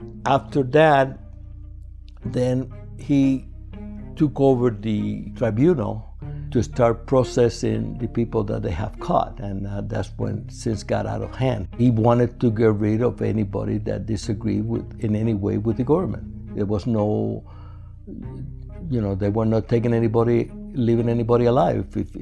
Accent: Havana, Cuba; moved away; I was born in 1944 in Havana, Cuba, way before the revolution. My parents were divorced at an early age, but life in Cuba was like a regular teenage kid. I mean, we were raised in a middle class.

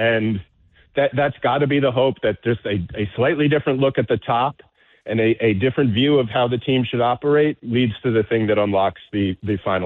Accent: New York, United States; I'm a New Yorker, and I still haven't quite come off my hangover from the Knicks yet.

